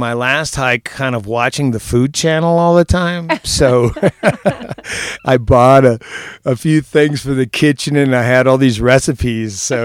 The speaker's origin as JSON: {"language": "English", "region": "Maine", "country": "United States", "said": "Maine people got to stick together. I'm from Maine originally."}